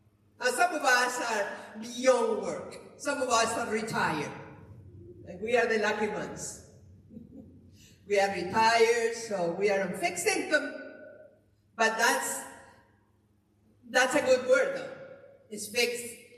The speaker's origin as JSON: {"language": "English", "country": "Argentina", "moved": "yes", "said": "I remember that's the reason we came from Argentina to this country, because we were in such poverty that it was virtually impossible to feed our family anymore."}